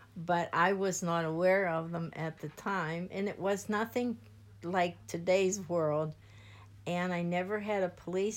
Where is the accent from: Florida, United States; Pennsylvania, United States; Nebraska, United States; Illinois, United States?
Pennsylvania, United States; Avonmore; I grew up in Avonmore, or in Kiske Township, where I'm living now. And it was just a big farm.